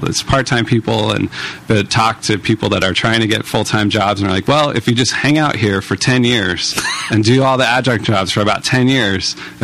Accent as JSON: {"language": "English", "town": "San Mateo", "region": "California", "country": "United States", "tie": "born or raised there", "said": "But I grew up in San Mateo, which is 20 miles south of here, and then lived in San Francisco and basically spent 28 years on that peninsula. Never lived anywhere else."}